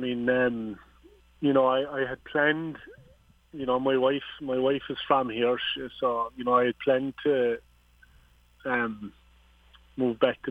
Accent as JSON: {"language": "English", "region": "County Cork", "country": "Ireland", "tie": "born or raised there", "said": "I grew up in West Cork in Ireland, and, you know, County Cork in particular is, you know, point-to-point central almost."}